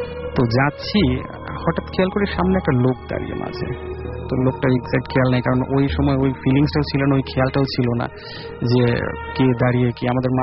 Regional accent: Pabna, Rajshahi Division, Bangladesh; আমি এসেছি মধ্যপাড়া থেকে আমার হোম টাউন পাবনার অষ্টমীর সাথে।

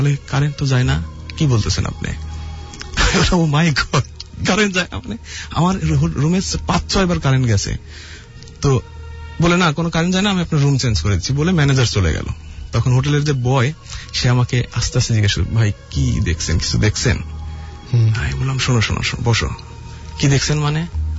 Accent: Pabna, Rajshahi Division, Bangladesh; আমার দেশের বাড়ি হচ্ছে পাবনা

